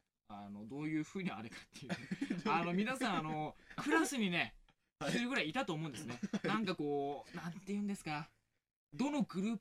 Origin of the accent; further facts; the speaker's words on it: Sapporo, Hokkaido, Japan; 私のね、地元札幌じゃないんですけど、